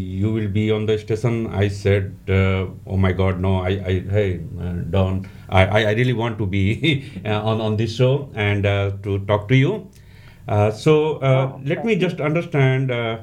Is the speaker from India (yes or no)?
yes; India; I'm from Bollywood, India. And here for the last 20 years